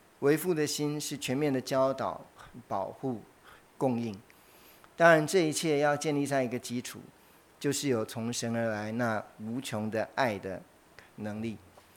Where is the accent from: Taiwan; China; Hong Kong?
Taiwan; 那其实就是我们台湾那边比较独特的